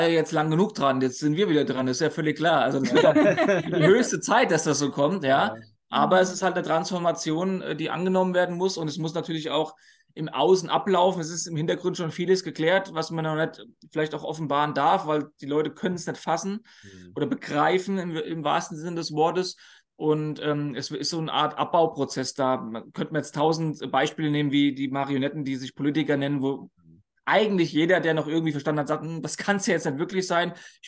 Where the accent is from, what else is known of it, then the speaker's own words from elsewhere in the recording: Germany; Und dann ist man irgendwo auch als Deutscher so ein bisschen beruhigter